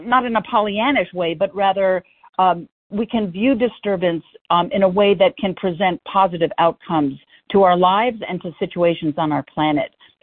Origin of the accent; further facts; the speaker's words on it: Bethesda, Maryland, United States; I actually grew up in Bethesda, Maryland.